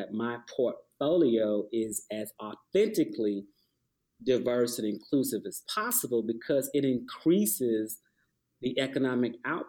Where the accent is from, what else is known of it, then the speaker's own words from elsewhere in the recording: Atlanta, Georgia, United States; You know, being born and raised in Atlanta and looking at how, you know, our civil rights movement translated to an economic rights movement